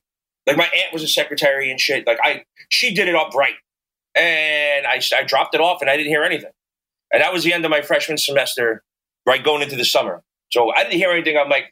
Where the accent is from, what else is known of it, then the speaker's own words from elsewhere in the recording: Brooklyn, New York, United States; Canarsie, Brooklyn. Yeah, so I'm a Brooklyn boy that just fell in love with Manhattan and got out as soon as I possibly could.